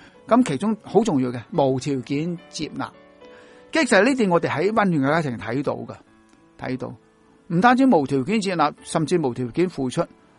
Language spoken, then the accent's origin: Cantonese; Guangdong, China; 但系我哋广东人话，即系一生儿女债半世老婆奴咧